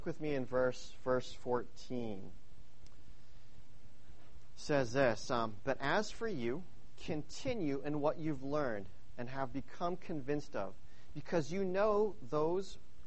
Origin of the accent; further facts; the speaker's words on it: Idaho, United States; because even growing up in Idaho, there was a group of a family that lived across from our apartment